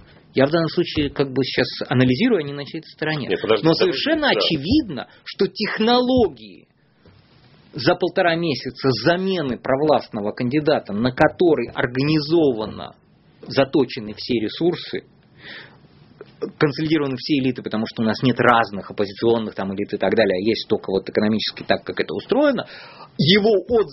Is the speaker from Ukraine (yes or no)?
no; Saint Petersburg, Russia; Я петербуржец.